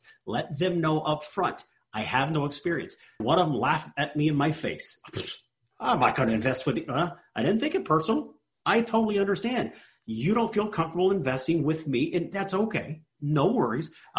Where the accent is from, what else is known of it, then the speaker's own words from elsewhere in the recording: Austin, Texas, United States; I'm targeting a 40 to 60 unit property in my hometown in Austin.